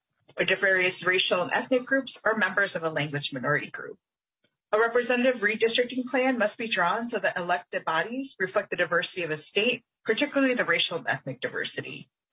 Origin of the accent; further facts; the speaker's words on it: Saint Paul, Minnesota, United States; I grew up in St. Paul as part of the secondary migration of Hmong families, who came to be with family from the original U.S. cities we were resettled in.